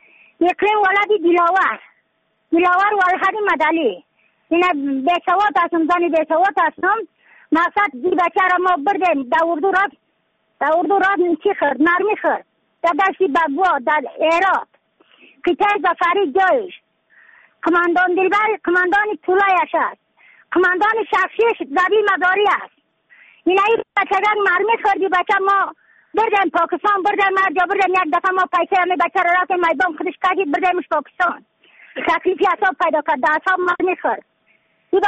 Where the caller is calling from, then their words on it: Badakhshan, Afghanistan; از بدخشان هستم، مرکز بدخشان ولسوالی اتلی پایان، قیره وینگ،